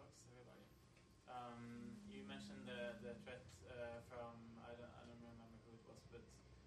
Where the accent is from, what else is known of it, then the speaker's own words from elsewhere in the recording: Norway; I'm from Norway.